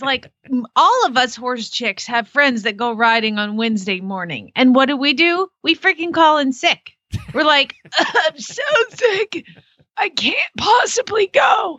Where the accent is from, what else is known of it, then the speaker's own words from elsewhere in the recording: Phoenix, Arizona, United States; from Phoenix, Arizona